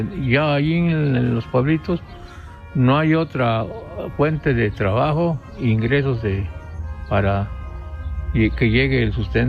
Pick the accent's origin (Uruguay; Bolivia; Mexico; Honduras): Mexico; San Juan La García, Oaxaca; vivo aquí en la colonia Pinos, pero soy residente de San Juan La García, municipio del nombre, del distrito San Carlos Yucatepec, del estado de Oaxaca. De origen, pues, campesino.